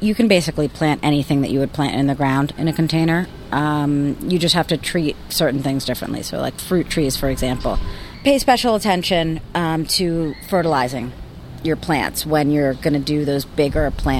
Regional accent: New York City, New York, United States; now in Boston, United States; I was born in Queens, raised in the South Bronx, Spanish Harlem, Lower East Side, and a little bit of Brooklyn, too. But growing up in the city, I had no idea what a garden was.

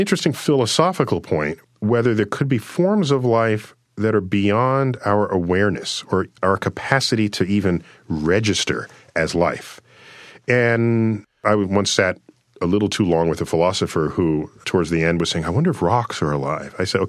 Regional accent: United States; And my big concern is, just as an American, that the rest of the world has discovered space.

